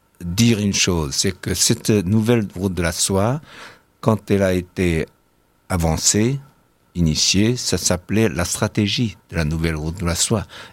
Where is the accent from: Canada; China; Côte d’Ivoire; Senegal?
China; Shanghai; French is a second language; Je suis de Shanghai, j'aimerais bien qu'elle soit.